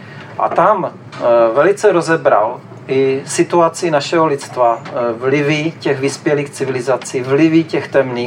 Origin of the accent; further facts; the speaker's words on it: Bohemia, Czechia; Takže od začátku, co jsem tady vyrůstal, jak říkám, v Čechách jsme Češi, nejsme cizinci